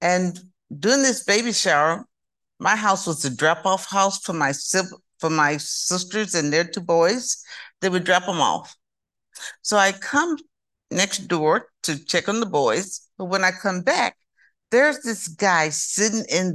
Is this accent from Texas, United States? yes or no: yes; Houston, Texas, United States; accent: southern drawl; I'm a native Houstonian, as can you tell my southern drawl? I'm from Texas, the big state of Texas. I'm a native Houstonian. I was born in Houston, Texas, and I grew up in the projects called Fillfort.